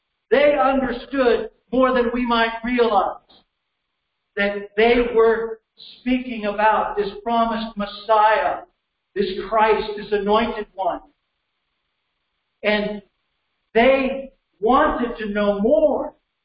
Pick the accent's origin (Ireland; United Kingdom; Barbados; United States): United States; Winter, Kansas; He became engaged and married to a woman in my hometown congregation of Winter, Kansas.